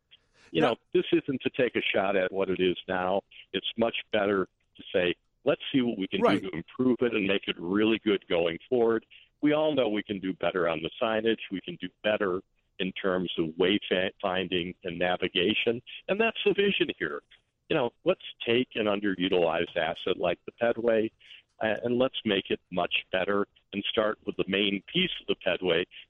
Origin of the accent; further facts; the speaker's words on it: Chicago, Illinois, United States; I'm a Chicagoan. I'm used to walking around the loop.